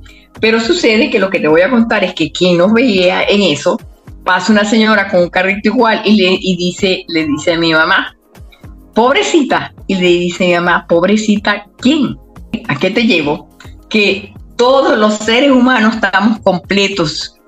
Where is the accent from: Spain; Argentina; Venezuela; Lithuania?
Venezuela; yo tengo una cultura como venezolana